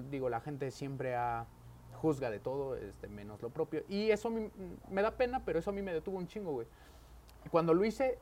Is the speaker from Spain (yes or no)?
no; Ciudad Serdán, Puebla, Mexico; la gran mayoría de la gente que apoya esto es del lugar de donde yo soy originario, güey. San Juan Arcos Ojo de Agua, Ciudad Cerdán, representando.